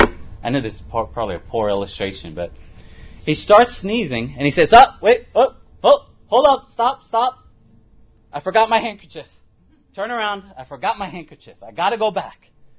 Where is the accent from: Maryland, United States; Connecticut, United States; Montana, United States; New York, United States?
New York, United States; Born and raised in New York.